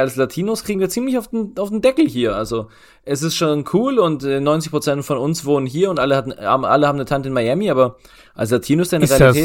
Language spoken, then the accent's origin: German; Germany; Nein, es ist ja unser Spiel als Deutsche an sich.